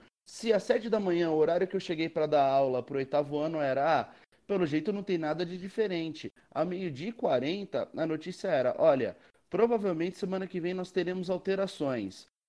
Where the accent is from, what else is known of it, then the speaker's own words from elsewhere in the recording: Osasco, São Paulo, Brazil; Eu sou de Osasco e trabalho em São Caetano.